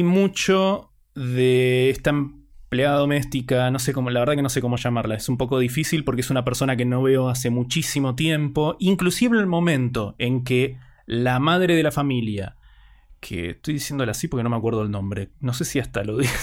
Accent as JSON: {"language": "Spanish", "region": "Buenos Aires", "country": "Argentina", "said": "yo soy de Buenos Aires"}